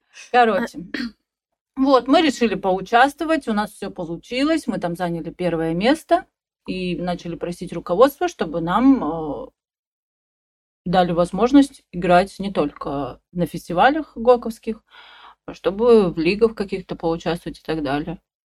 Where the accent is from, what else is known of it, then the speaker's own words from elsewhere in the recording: Irkutsk Oblast, Russia; born there; Родилась в Иркутской области. Живу почему-то здесь.